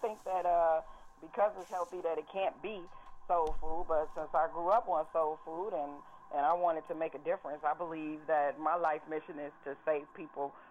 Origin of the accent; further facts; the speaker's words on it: Chicago, Illinois, United States; In Chicago, on the South Side.